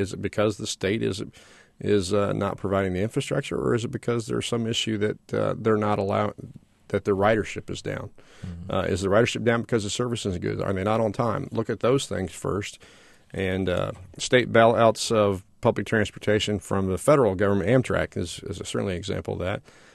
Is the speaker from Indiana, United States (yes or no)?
yes; Indiana, United States; now in Illinois, United States; she's from, we're from Indiana, grew up there.